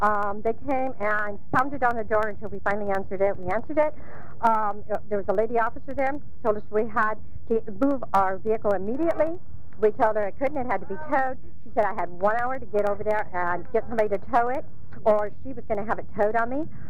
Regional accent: Santa Cruz, California, United States; No, this is my hometown

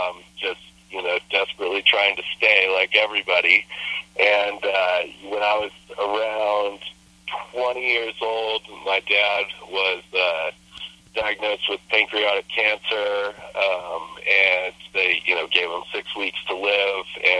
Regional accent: Santa Cruz, California, United States; I grew up in Santa Cruz, so I've always been exposed to cannabis.

